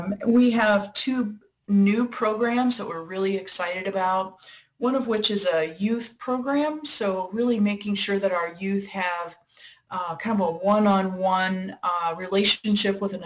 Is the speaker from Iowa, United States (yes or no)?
yes; Iowa, United States; born there; moved away as an adult; also born or lived in San Francisco